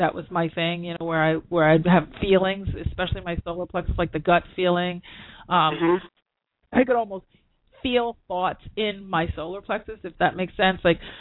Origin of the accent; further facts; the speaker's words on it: New York, United States; when I'm in New York – and I'm a New Yorker, but I know better, you know, I know.